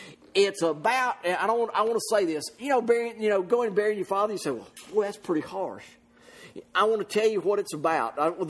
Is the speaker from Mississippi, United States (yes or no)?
yes; Mississippi, United States; There used to be where I grew up down in Mississippi, people, land wasn't flat.